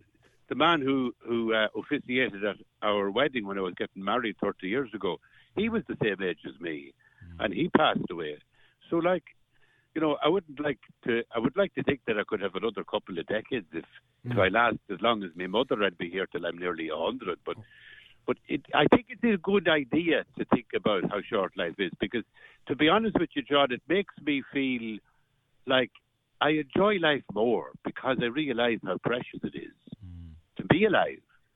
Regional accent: Cavan, Ulster, Ireland; now in Leitrim, Ireland; I live in Leitrim. I'm from Cavan.

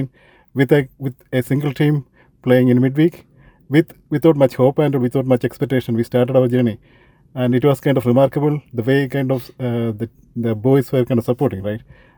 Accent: Letterkenny, County Donegal, Ireland; because we are from Letterkenny, we always wanted a club from Letterkenny so that we can prosper our own kids, right?

